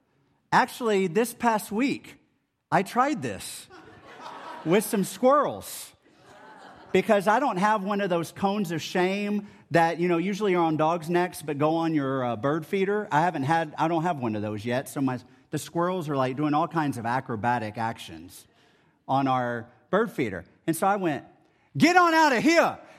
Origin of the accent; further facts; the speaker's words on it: Texas, United States; So growing up in Texas, there was a phrase that grandparents on both sides of my family would say